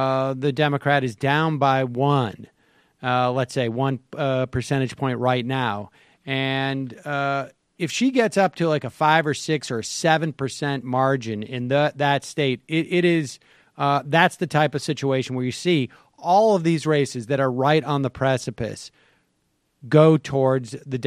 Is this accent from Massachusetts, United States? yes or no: yes; Worcester, Massachusetts, United States; well, I grew up in Worcester, and so get over it.